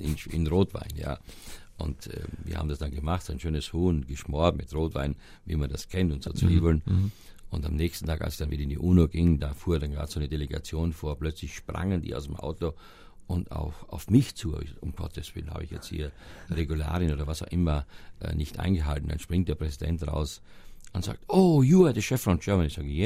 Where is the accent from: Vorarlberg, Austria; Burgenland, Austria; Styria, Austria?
Styria, Austria; ich komme aus der Oststeiermark